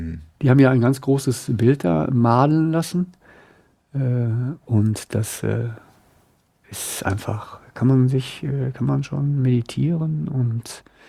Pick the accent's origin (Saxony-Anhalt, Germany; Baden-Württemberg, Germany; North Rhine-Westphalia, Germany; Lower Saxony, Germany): North Rhine-Westphalia, Germany; Drolshagen; ich komme ja aus Drolzagen.